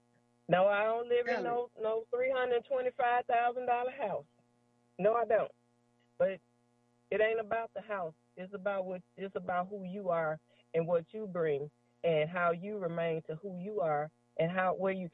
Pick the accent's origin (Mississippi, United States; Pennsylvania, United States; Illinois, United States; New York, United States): Mississippi, United States; Slang and all, I'm from Mississippi. It don't make my dialect no better than yours.